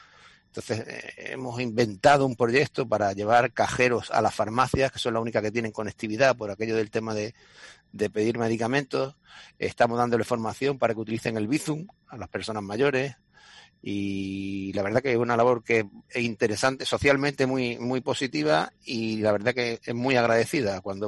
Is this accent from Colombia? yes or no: no; Marbella, Andalusia, Spain; also born or lived in Morocco; Bueno, yo nací en Marruecos, pero con la edad de 3-4 años llevo viviendo en Marbella, pues muy bien.